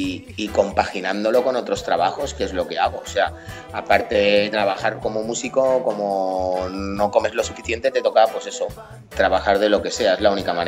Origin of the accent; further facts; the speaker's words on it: Spain; yo soy español y considero que el ser castellano parlante y negro en España